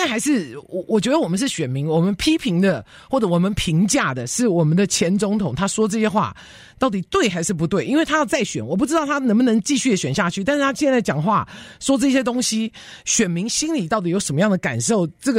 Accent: Taiwan; 我从台湾来的，我看到那个什么直播都说各位宝宝

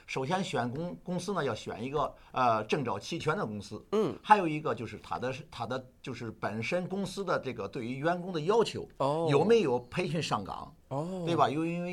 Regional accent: Shandong, China; also born or lived in Tianjin; now in United States; 我习武，对，我们那个地方山东习武的特别多，从小习武的特别多。但是我在天津又生活了十几年，是这样。

